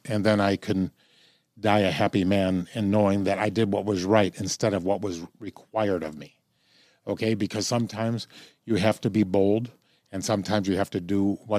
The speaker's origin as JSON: {"language": "English", "region": "Illinois", "country": "United States", "said": "I'm from Illinois, so we're the land of Lincoln. We got it on our license plate."}